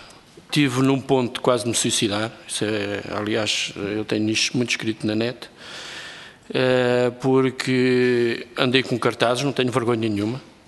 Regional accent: Angola; now in Portugal; Infelizmente, cheguei aos 40 anos, ainda pior do que quando eu vim de Angola. Eu cheguei cá em 75, volta a 76.

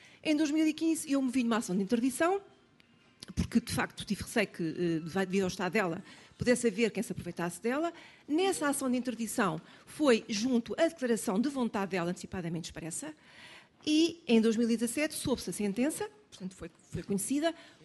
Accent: Lisbon, Portugal; eu sou de Lisboa.

